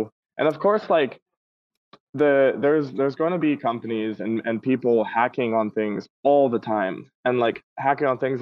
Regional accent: Los Angeles, California, United States; Yeah, I am. I'm from Los Angeles.

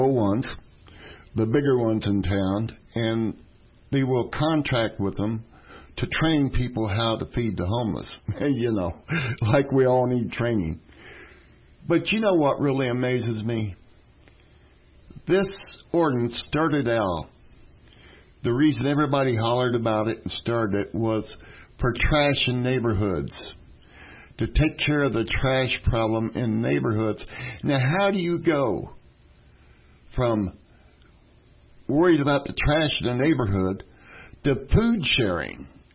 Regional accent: United States; I'm an American. This is my American right

